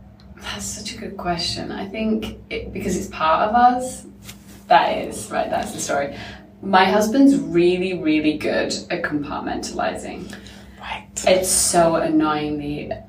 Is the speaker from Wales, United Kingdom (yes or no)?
no; Manchester, North West England, United Kingdom; So I grew up in Manchester. I am one of three girls. I'm the youngest.